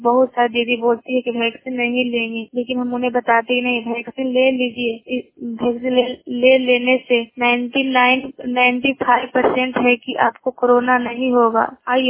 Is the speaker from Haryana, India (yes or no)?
no; Bihar, India; मैं नालंदा जिला की निवासी हूँ, हरनौत प्रखंड की हूँ